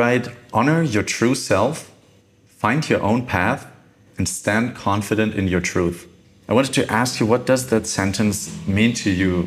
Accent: Germany; And then I'm coming from Germany

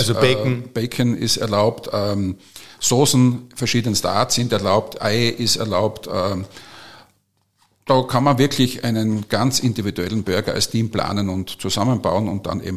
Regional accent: Austria

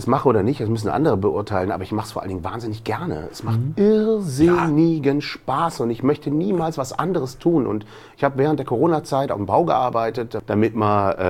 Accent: Cologne, North Rhine-Westphalia, Germany; Weil ich aus Köln komme, gebürtig.

